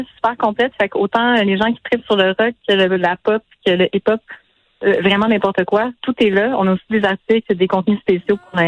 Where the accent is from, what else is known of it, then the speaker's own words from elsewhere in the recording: Quebec, Canada; notre ADN en tant que Québécois